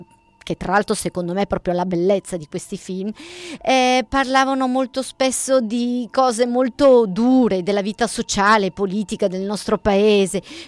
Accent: northern Italy, Italy; E io sono del nord, no? Per cui nel dialetto delle mie parti, Sciuscià vuole dire succhiare.

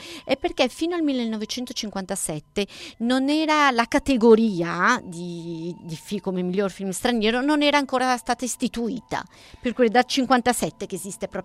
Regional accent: northern Italy, Italy; E io sono del nord, no? Per cui nel dialetto delle mie parti, Sciuscià vuole dire succhiare.

